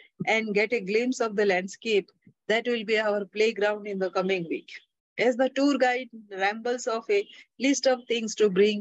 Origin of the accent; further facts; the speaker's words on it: Singapore; With supreme assuredness, I announce that I'm from Singapore and hence very accustomed to the heat.